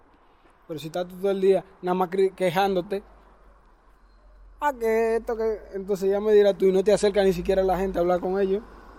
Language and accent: Spanish; Dominican Republic; Porque nosotros, por lo general, si somos dominicanos, somos alegres.